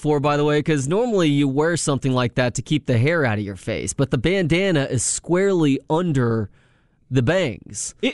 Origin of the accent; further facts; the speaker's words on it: Dallas, Texas, United States; But I've also been going to the state fair since I was a kid, it being up in Dallas, did my growing up in the Metroplex.